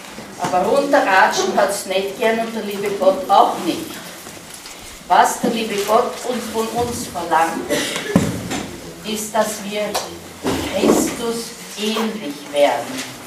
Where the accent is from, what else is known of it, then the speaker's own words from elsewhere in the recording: Vienna, Austria; Ich bin ein Wiener, mir kommt das wahnsinnig komisch vor.